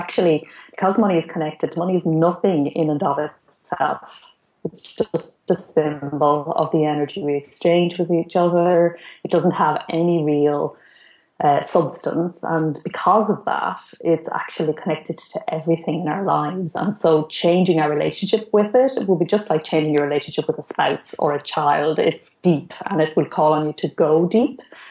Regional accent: Ireland; I grew up in the Ireland of Charlie Haughey

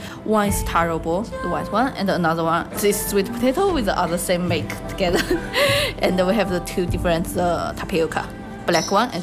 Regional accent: South China, China; English is a second language; My hometown is south of China, it's near the Thailand. We have a lot of fruit.

